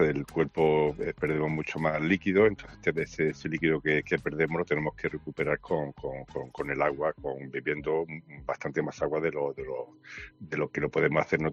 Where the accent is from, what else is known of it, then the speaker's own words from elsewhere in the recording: Puebla de los Infantes, Andalusia, Spain; En mi pueblo, Puebla de los Infantes, un pueblo de la provincia de Sevilla, en la Sierra Norte, un pueblo de secano, pero con mucha aguas y mucha cultura de agua.